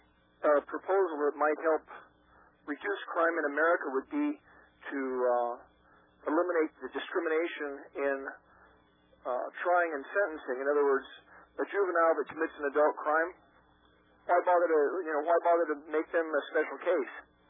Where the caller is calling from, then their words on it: Grant, Nebraska, United States; I'm from Nebraska, Grant.